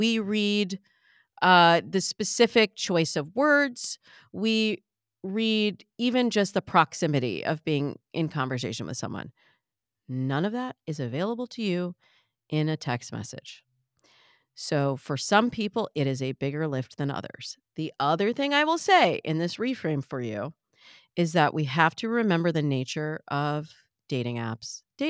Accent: Michigan, United States; I'm from the Midwest. We had corn in Michigan.

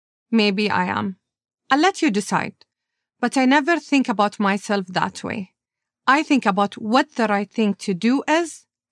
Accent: Bahrain; I grew up in Bahrain.

